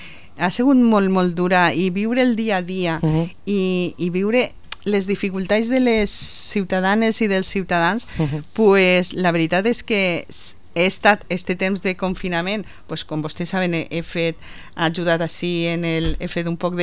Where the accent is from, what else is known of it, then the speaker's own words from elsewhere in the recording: Vila-real, Valencian Community, Spain; jo encantada de vindre a la ràdio del meu poble